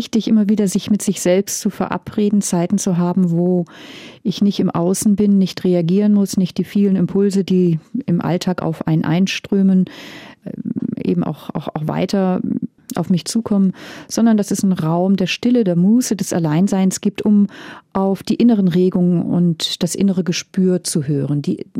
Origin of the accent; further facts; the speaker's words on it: Northern Germany, Germany; accent: German; now in Austria; Nein, ich lebe jetzt schon 14 Jahre in Österreich, aber die deutsche Zunge hört man mir immer noch an. Ich komme aus Norddeutschland und das werde ich wohl auch nie verlieren.